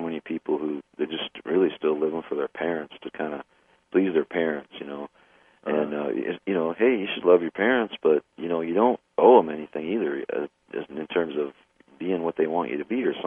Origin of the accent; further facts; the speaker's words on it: South Dakota, United States; I grew up in South Dakota where they're just poisoning the aquifer.